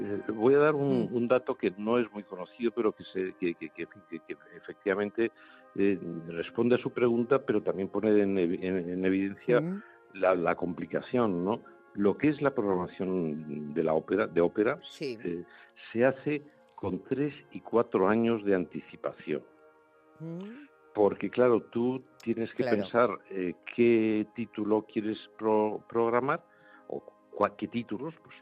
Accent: Madrid, Community of Madrid, Spain; mayores deberes como madrileño.

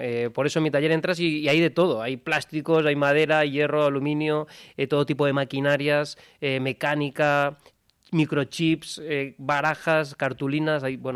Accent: Spain; tengo aspecto como si fuera medio escocés, medio español, y la verdad que no, soy español y me encanta ser español y me siento muy de aquí

